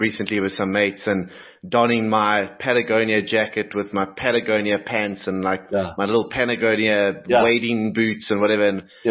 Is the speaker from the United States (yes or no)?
no; South Africa; But just as a South African, as a business person, as an entrepreneur, as a fan, as a customer, somebody who wants to hope for this place